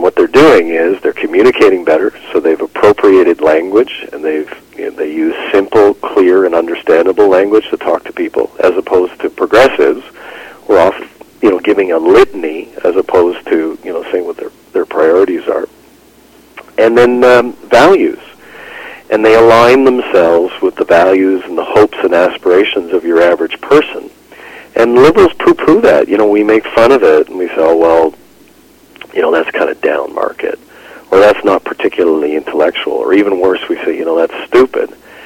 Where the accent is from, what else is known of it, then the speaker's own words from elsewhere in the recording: Alberta, Canada; I defended my party growing up in Alberta. You know, I'm as hardcore as I get, an Alberta Liberal.